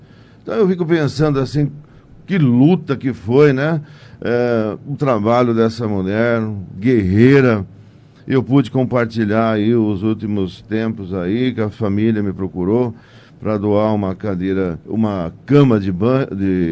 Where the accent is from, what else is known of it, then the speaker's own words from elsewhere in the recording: Fernando Prestes, São Paulo, Brazil; Como eu sou de Fernando Prestes